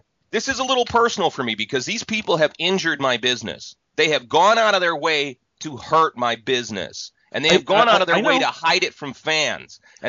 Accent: Chicago, Illinois, United States; I'm from Chicago, and yeah. I've done a lot of conventions in Detroit.

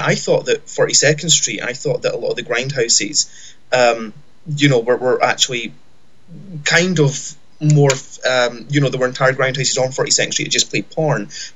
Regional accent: Edinburgh, Scotland, United Kingdom; But then again, I'm not from New York. I'm from Edinburgh and, we would scream if we saw knives and guns

